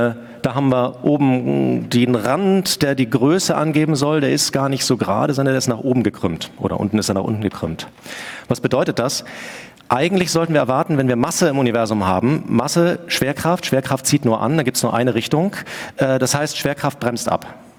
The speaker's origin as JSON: {"language": "German", "region": "Hamburg", "country": "Germany", "said": "ich bin aus Hamburg"}